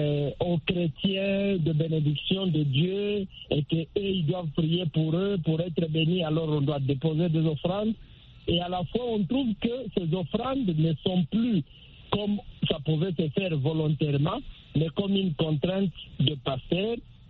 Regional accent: DR Congo; chez nous, en République démocratique du Congo

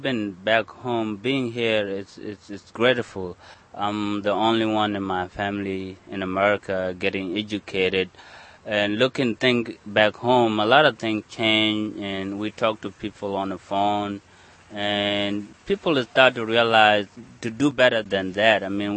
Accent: Bor, Jonglei, South Sudan; I'm from Bor. Bor is along a wide Nile, very populated, far from the north or central Sudan, close to Juba, which is the big town in the south. That's where I'm from.

